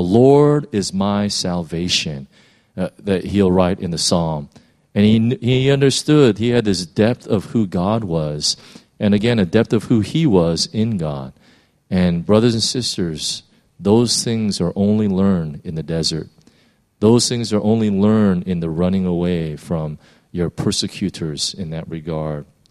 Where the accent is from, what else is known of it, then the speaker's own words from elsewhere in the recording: California, United States; I'm from California, and so California, if you know, is one huge desert.